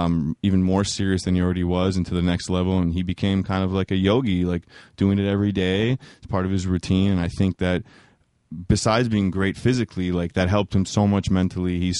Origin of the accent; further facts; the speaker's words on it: New York City, New York, United States; We grew up together in New York City, and we've known each other for over 15 years now.